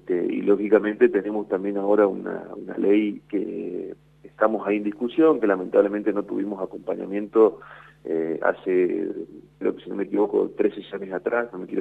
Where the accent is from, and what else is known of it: Argentina